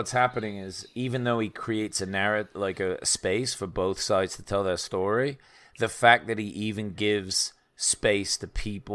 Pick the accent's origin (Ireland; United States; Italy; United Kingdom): United Kingdom; England; What? I'm from England, man.